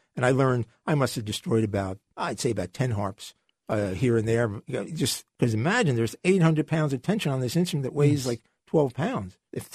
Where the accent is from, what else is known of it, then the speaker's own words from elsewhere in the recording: Hillside, New Jersey, United States; No, Hillside, New Jersey. Hillside, there you go. Hillside is probably way above water. Cute little suburb of Newark.